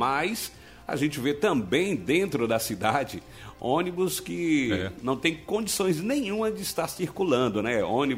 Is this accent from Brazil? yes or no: yes; Sambaituba, Bahia, Brazil; eu sou de Sambaituba. Por favor, divulga pra gente aí.